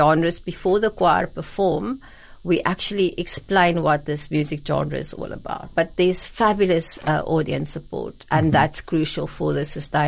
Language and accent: English; Pretoria, Gauteng, South Africa; because obviously I'm from Pretoria